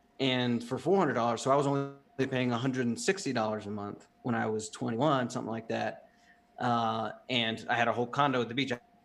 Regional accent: East Coast, United States; also born or lived in San Diego / Virginia / North Carolina; I was born in San Diego, but very quickly I moved to the East Coast. I was raised on the East Coast between Virginia and North Carolina.

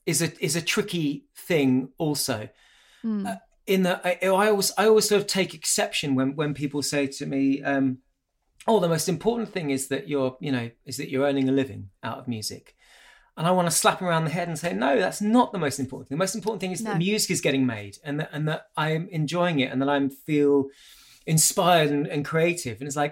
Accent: United Kingdom; go to America, I'm a foreigner. And so you have this sort of, this foreign mystique, and they think that my accent is interesting. Mm-hmm. And so they presume that I'm a big star in Britain

